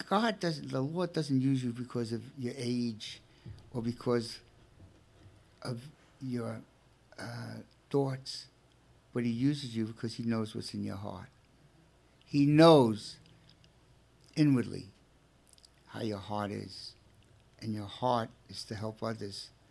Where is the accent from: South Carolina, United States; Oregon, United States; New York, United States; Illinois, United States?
New York, United States; Brooklyn; accent: Brooklyn; I know I can't replace you, but, you know, forgive my Brooklyn accent, okay?